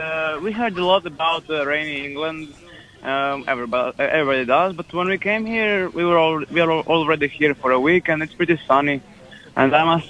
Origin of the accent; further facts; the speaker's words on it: Croatia; English is a second language; Oh, well, we come from Croatia. We don't live in a big city, just a tiny village on the outskirts, actually in the middle of the country.